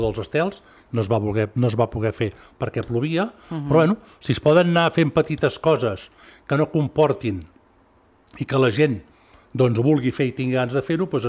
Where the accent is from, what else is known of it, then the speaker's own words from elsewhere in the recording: Mataró, Catalonia, Spain; Tots nosaltres som de Mataró, som nascuts a Mataró, menys la meva mare, que era d'aquí.